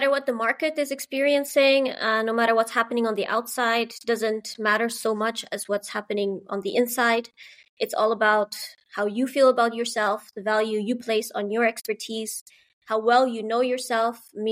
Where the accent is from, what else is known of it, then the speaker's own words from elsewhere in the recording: Netherlands; also born or lived in Afghanistan / Philippines; I was born in Afghanistan. I grew up in the Netherlands.